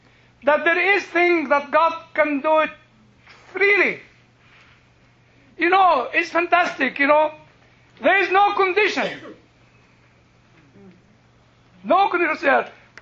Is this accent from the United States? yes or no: no; United Kingdom; I don't know anything about American politics. I ask those who know. I am British.